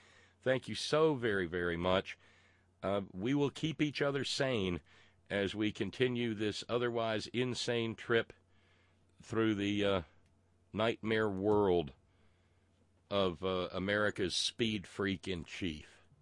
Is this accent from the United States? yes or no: yes; United States; I still haven't gotten to the manifest embarrassment I feel as an American